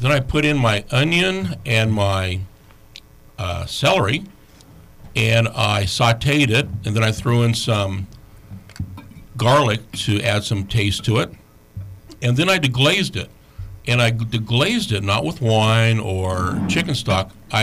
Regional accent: San Luis Obispo, California, United States; I grew up in San Luis Obispo.

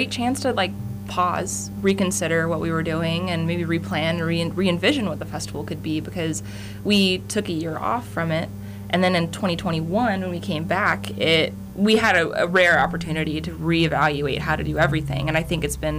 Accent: Fairbanks, Alaska, United States; someone heard I was from Fairbanks

